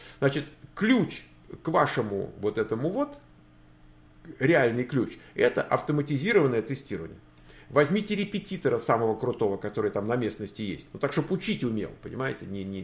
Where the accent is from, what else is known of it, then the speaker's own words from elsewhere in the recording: Siberia, Russia; Мне 3-4 года, женат, дети. Я из России, из далекой Сибири.